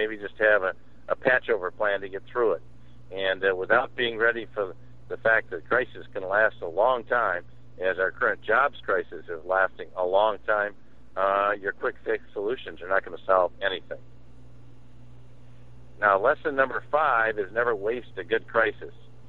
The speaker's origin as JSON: {"language": "English", "region": "Michigan", "country": "United States", "tie": "born or raised there", "said": "I grew up in Michigan, and I saw them 30 years"}